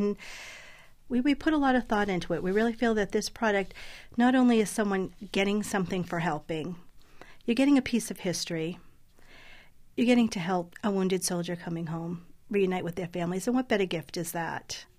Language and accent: English; Boston, Massachusetts, United States; also born or lived in Scottsdale; now in Tucson, United States; Yes, I'm from Boston.